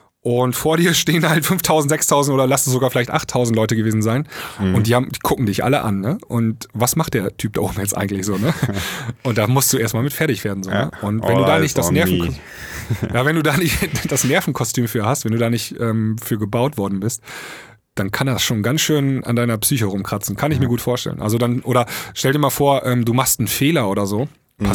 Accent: Leer, Lower Saxony, Germany; born or raised there

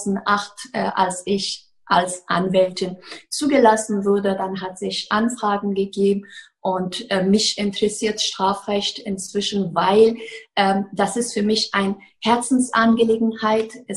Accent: Afghanistan; now in Germany; Ich bin in Afghanistan geboren, dort aufgewachsen, bin als Flüchtling nach Deutschland gekommen, habe hier mein Abitur nachgeholt

